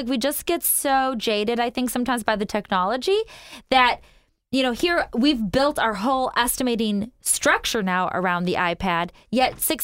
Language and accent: English; Detroit, Michigan, United States; 1984, the year I was born, Wayne Gretzky, not bragging, but I am from Detroit, right?